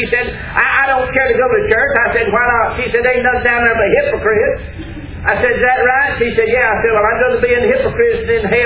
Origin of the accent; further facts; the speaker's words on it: Pelham, South Carolina, United States; I was raised out in Pelham.